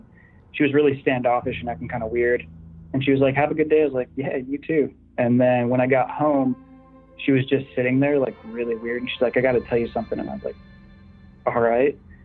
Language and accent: English; Austin, Texas, United States; I'm from Austin, Texas.